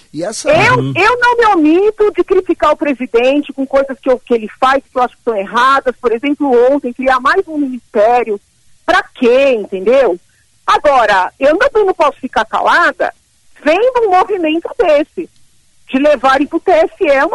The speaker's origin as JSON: {"language": "Portuguese", "country": "Brazil", "said": "Então, eu hoje estou sofrendo muito, muito, muito como brasileira"}